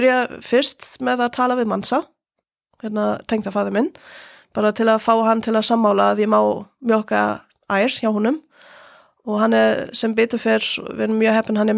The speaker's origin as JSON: {"language": "Icelandic", "country": "Germany", "tie": "born or raised there", "second_language": "Icelandic", "lives_now": "Iceland", "said": "bara alinn upp í Borg, í Stórborg"}